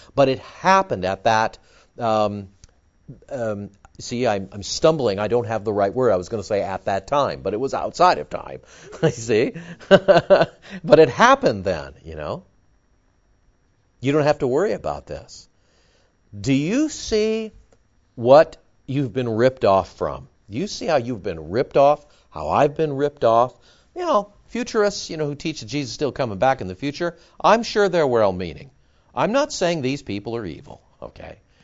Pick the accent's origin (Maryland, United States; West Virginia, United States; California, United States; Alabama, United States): California, United States; Downey; born there; I was born in Downey, California, 1957, in a particular place, particular state, particular place, particular time